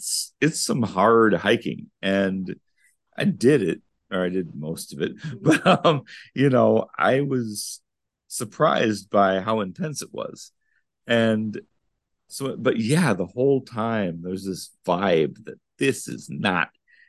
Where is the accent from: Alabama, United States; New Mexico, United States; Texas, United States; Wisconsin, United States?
Wisconsin, United States; Fond du Lac; I'm from Milwaukee. I'm not from Milwaukee. I'm from rural Fond du Lac